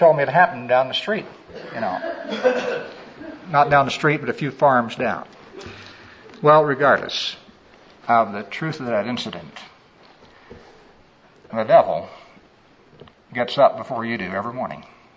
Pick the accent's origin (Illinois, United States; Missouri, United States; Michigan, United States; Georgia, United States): Missouri, United States; I was brought up in Missouri, on to the east of you.